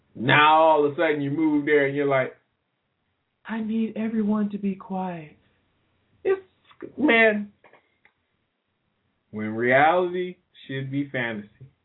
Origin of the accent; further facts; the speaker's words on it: New Orleans, Louisiana, United States; I'm from New Orleans. So I grew up in New Orleans, so I have a special affinity for New Orleans.